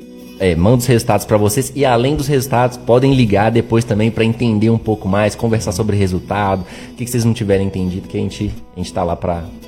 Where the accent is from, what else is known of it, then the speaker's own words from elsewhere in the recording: Belo Horizonte, Minas Gerais, Brazil; Eu sou de Belo Horizonte, inclusive, mas vim para cá por causa da Campo.